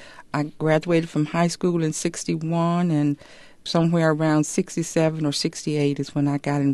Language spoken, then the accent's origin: English; North Carolina, United States; born there; I was born in North Carolina. We weren't rich by any stretch of the imagination. We had no running water, no electricity